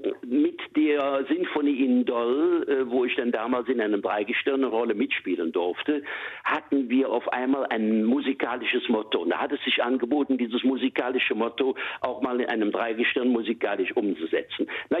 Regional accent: Cologne, North Rhine-Westphalia, Germany; accent: Kölsch; das war die Südstadt damals, wo ich groß geworden bin. Und das war natürlich der Ursprung für alles. Da ist die kölsche Sprache mir in die Wiege gelegt worden. Denn da sprach man nur Kölsch. Da gab es keinen, der Hochdeutsch sprach.

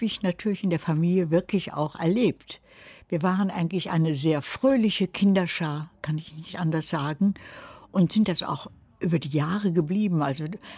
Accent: Germany; Wo immer ich war, die Leute wussten, ich bin Ausländerin, ich bin Deutsche

